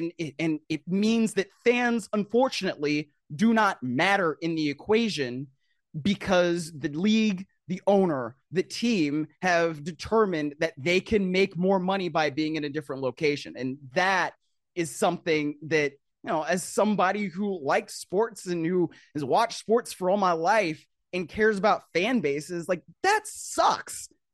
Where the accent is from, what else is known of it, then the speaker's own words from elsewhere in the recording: Cleveland, Ohio, United States; because I grew up in Cleveland and Baltimore took my team away from me.